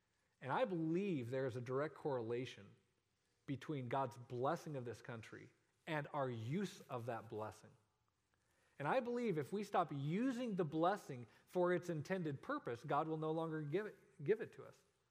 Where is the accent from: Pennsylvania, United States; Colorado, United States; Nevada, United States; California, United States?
Colorado, United States; I'm from Colorado, so I spent, spent many, many mornings waking up and seeing the Rocky Mountains covered with snow.